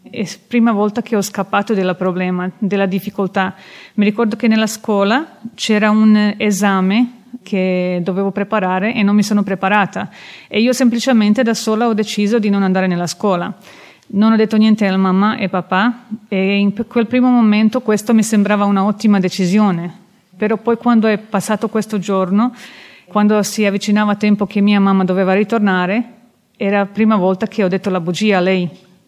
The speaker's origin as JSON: {"language": "Italian", "country": "Croatia", "second_language": "Italian", "said": "Come ho detto, sono della Croazia e con 7 anni è cominciata la guerra"}